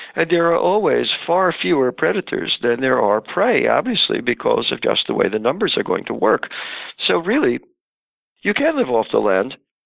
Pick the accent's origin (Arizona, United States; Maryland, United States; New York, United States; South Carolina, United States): New York, United States; when I was a kid growing up in New York, there was no notion of a limit of resources.